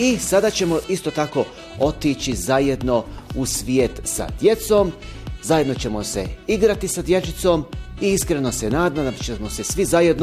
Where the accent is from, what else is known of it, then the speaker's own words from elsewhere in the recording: Bihać, Federation of Bosnia and Herzegovina, Bosnia & Herzegovina; tačnije u moj rodni grad Bihać, znači grad na rijeci Uni